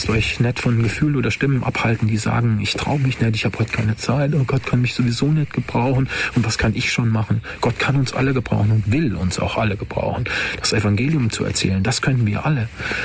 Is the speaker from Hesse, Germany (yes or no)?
yes; Langenaubach, Hesse, Germany; ich bin in meinem Heimatort Langenaubach in einem nicht besonders christlichen Haus aufgewachsen.